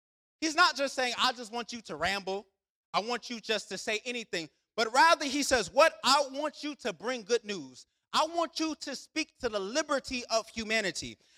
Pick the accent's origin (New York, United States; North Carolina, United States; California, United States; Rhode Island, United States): New York, United States; Rochester; I remember I'm from Rochester, New York. One thing about Rochester, New York is we get a lot of snow.